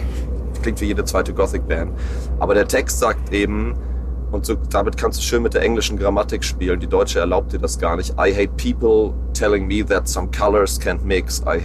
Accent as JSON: {"language": "German", "country": "Germany", "said": "Und wir werden als Deutsche natürlich auch gefragt."}